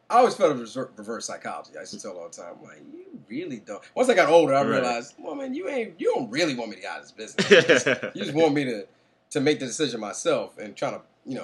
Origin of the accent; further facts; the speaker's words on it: Philadelphia, Pennsylvania, United States; they sent me to this acting class with this man, Rodney Robb, in Philadelphia, because I'm from Philly.